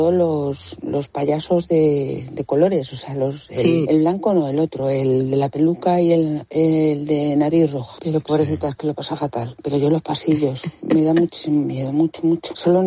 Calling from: Madrid, Community of Madrid, Spain; de Madrid.

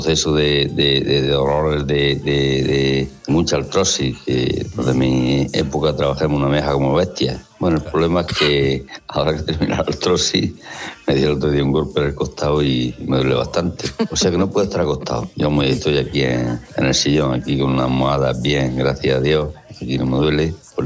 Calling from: Murcia, Region of Murcia, Spain; de Murcia.

